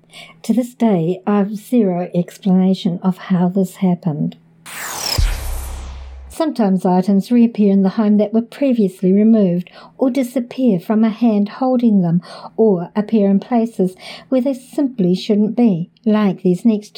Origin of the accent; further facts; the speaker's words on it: Canada; now in Los Angeles, United States; I want to note that I am from Canada and the oldest in my family